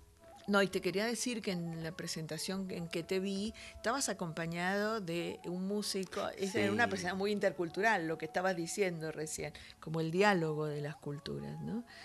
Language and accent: Spanish; San Salvador de Jujuy, Jujuy, Argentina; born there; Donde nací, en la Tacita Plata, en Jujuy, los valles.